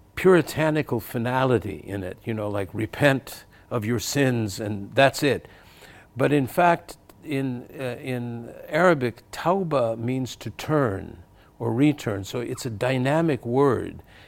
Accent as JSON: {"language": "English", "town": "Santa Barbara", "region": "California", "country": "United States", "tie": "born or raised there", "said": "And I'll give you an example of my hometown again, Santa Barbara."}